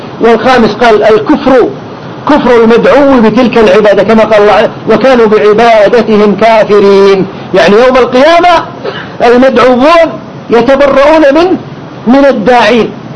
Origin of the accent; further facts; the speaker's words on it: Kuwait; وحتى عندنا في الكويت الآن صار الناس يدعون إليها